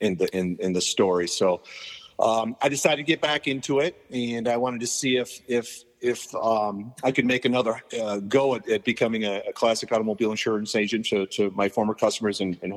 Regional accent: Dearborn, Michigan, United States; we're from the Dearborn area, which is

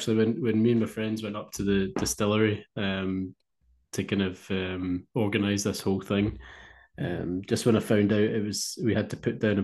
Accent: Scotland, United Kingdom; So I'm invading from Scotland, and that's it.

